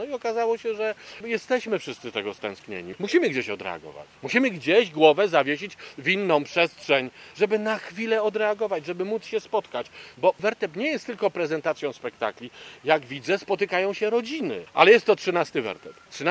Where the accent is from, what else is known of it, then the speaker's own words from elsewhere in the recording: Podlaskie Voivodeship, Poland; now in Hajnówka, Poland; My jesteśmy z Podlasia, z Hajnówki już w tej chwili